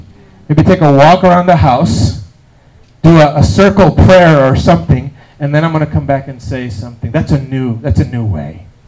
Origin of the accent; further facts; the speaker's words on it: Puerto Rico; This is back in Puerto Rico. And you say, Pastor, where are you from? What are you Puerto Rico, the ocean, not Charlotte Beach.